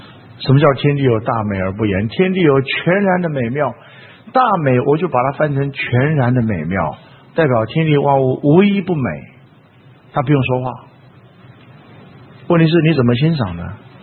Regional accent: Taiwan; 我们自己在台湾住那么久，从来就不觉得台湾有什么美。我讲是讲真的，是不是？就觉得说就是这样子嘛，从小这边出生长大有什么美呢？

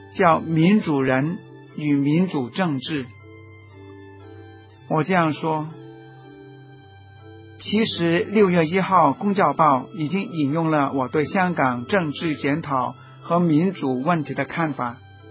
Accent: Guangdong, China; 有些人就是好像我们广东人说，穿起龙袍都不像皇帝

